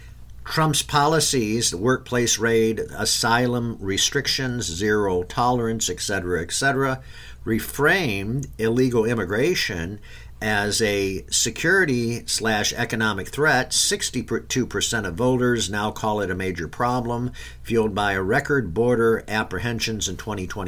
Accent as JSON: {"language": "English", "region": "Michigan", "country": "United States", "tie": "born or raised there", "said": "I can tell you, having been born and raised in Michigan, lived there most of my life"}